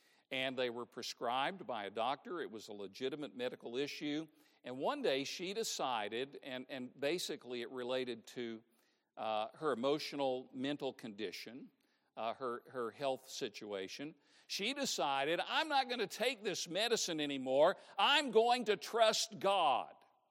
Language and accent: English; Tennessee, United States; Now, I grew up in Tennessee. I will honestly say I never handled snakes. We never had them in our church services. We were Baptists. We were not Pentecostals. But near where I went to high school, Rogersville, Tennessee